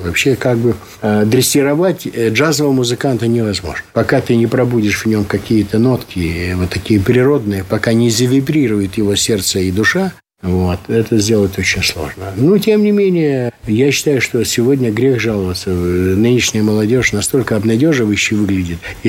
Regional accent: Chelyabinsk, Chelyabinsk Oblast, Russia; moved away as an adult; уехать из моего родного города Челябинска. И вся моя последующая жизнь была уже вне отчего дома.

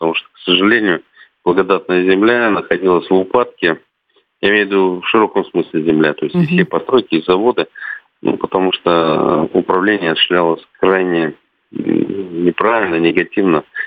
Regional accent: Crimea, Ukraine; also born or lived in Kyiv; Я сам крымчанин, угу, естественно, часто бывал в этих областях. И жил в Киеве, кстати, один период жизни у меня связан с Киевом. То есть Украина для меня родное место, родная республика, родные люди.

